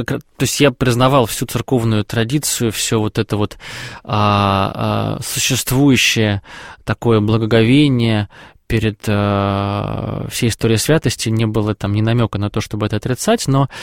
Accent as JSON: {"language": "Russian", "region": "Moscow", "country": "Russia", "said": "как мы, избалованные москвичи"}